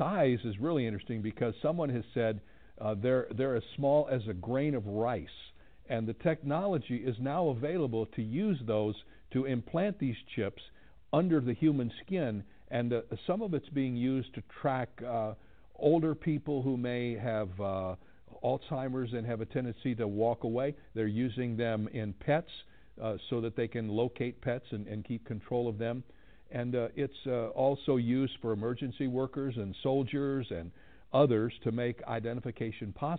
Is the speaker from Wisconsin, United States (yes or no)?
no; Troy, Ohio, United States; it was actually invented by a couple of guys not too far away from where I grew up in Troy, Ohio, going back to 1974.